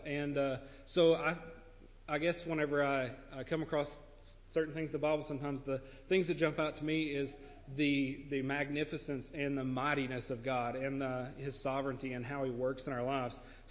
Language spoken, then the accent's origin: English; Tennessee, United States; I moved here from East Tennessee, but I was raised in a house that wasn't religious